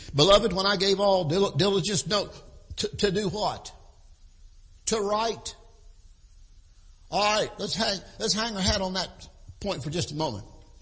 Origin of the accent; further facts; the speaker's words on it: West Virginia, United States; When I was a kid, growing up in West Virginia, we didn't even have a television.